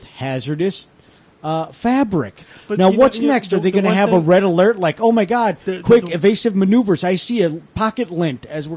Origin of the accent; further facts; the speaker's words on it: United States; And we in the United States